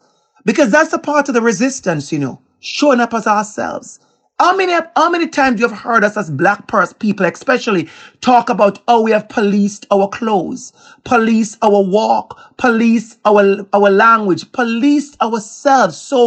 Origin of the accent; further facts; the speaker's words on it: Jamaica; accent: Jamaican; Me showing up as my full self with my Jamaican accent, I cannot tell you which event I have spoken at, major events, that I have not acknowledged and used my Jamaican accent and my Jamaican dialect.